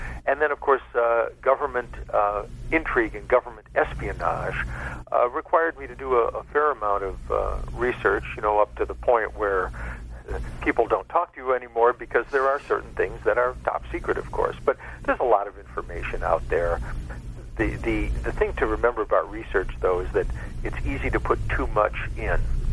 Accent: Midwest, United States; I can say that I grew up in the Midwest, and my life circumstances, loving family, love my mother dearly.

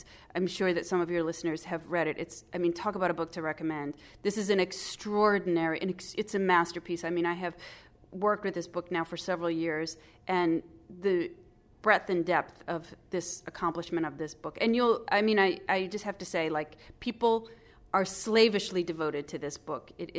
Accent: Midwest, United States; So I was from the Midwest. I didn't know anything about anything.

